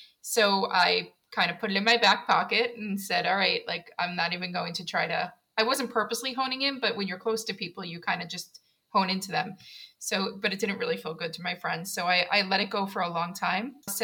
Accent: Queens, New York, United States; So I'm from Queens, New York as well.

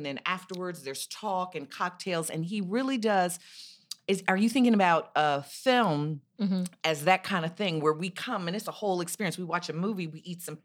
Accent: Chicago, Illinois, United States; I'm from Chicago.

